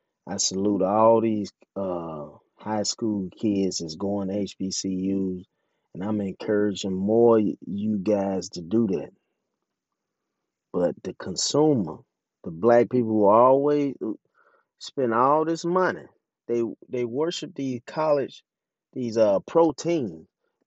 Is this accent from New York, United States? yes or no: no; Jackson, Mississippi, United States; who all my life growing up in Jackson, it's always been a lot of Cowboy fans, 49er fans, and Laker fans.